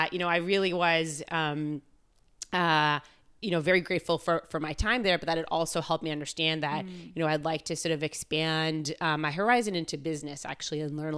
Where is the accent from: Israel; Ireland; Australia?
Israel; I was born and raised in Israel, and actually grew up in a place called the Weizmann Institute of Science.